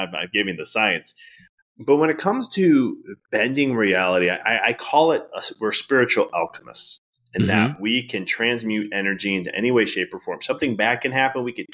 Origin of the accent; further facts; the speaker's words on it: Chicago, Illinois, United States; I'm from Chicago originally. So I'm like, why did I end up in the suburbs of Chicago in a small Italian community, being Italian, being male, having these parents, having these grandparents, great-grandparents, the whole system.